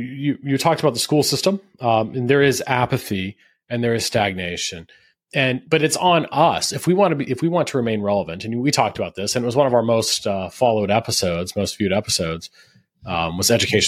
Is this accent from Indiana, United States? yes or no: no; Houston, Texas, United States; that's it reminds me of an old joke we had when I was growing up in Houston, and it was that it took an hour to get everywhere in Houston.